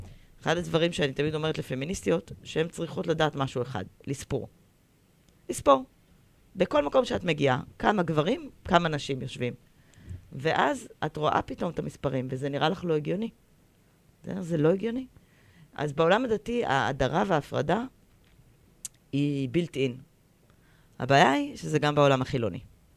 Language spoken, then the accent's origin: Hebrew; Jerusalem District, Israel; נולדתי בבית ציוני דתי, בגוש הציון, לא בירושלים, אבל היינו הרבה בירושלים.